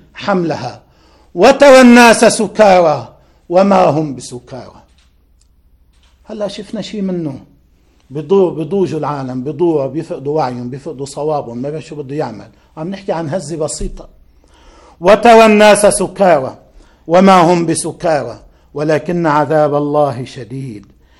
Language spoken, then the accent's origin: Arabic; Lebanon; ما كنا كلبنانيين نشعر أنه عنا هذا التحدي